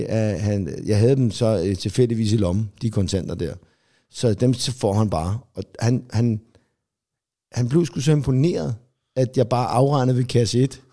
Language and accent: Danish; Zealand, Denmark; Altså, du er fra Jylland, jeg er fra Sjælland